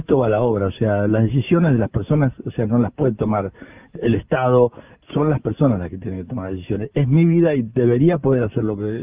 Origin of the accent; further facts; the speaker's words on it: Spain; soy español y estoy muy agradecido por el lugar en el que estoy